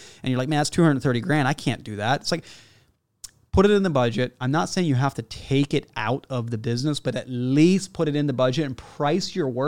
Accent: United States; now in Canada; I know we're in Canada here, I'm from the States.

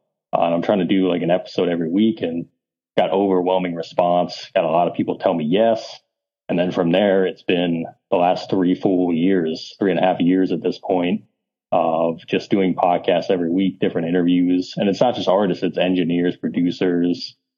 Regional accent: Ohio, United States; So I'm from Northeast Ohio, not too far from Cleveland. I'm like 40 minutes south of Cleveland.

